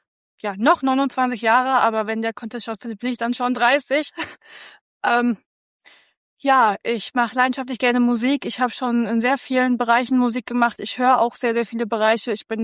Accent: Künzell, Hesse, Germany; Genau, ursprünglich Künzel Delos, da wo die alte Piesel steht, da bin ich aufgewachsen.

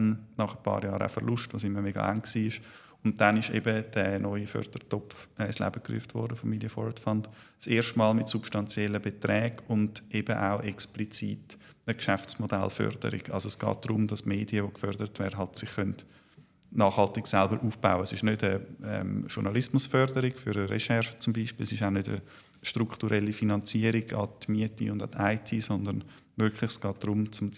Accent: Zurich, Switzerland; Also ich glaube, es gibt überall, wo man als Zürcher angeht, gibt es einen Anti-Zürich-Reflex.

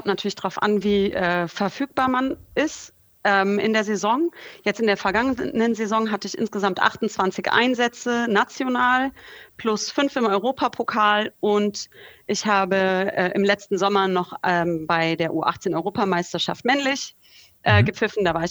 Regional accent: Hesse, Germany; Ich komme ganz witzig aus dem Nordhessischen, gar keine große Volleyballgegend

